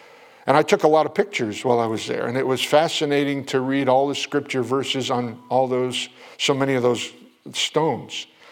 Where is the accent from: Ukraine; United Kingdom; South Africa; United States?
United States; New England; I'm from New England, but I've spent a lot of time in Massachusetts.